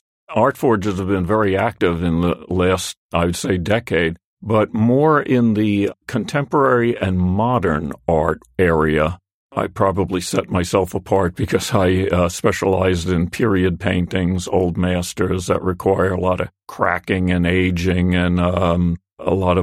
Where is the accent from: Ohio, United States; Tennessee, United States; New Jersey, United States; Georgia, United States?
New Jersey, United States; Palisades Park; I grew up in Palisades Park. The next town over was Fort Lee.